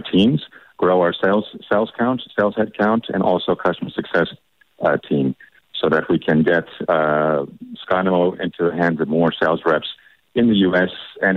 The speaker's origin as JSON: {"language": "English", "town": "Atlanta", "region": "Georgia", "country": "United States", "said": "Okay, well, I'm originally from Atlanta, so that was one of the reasons"}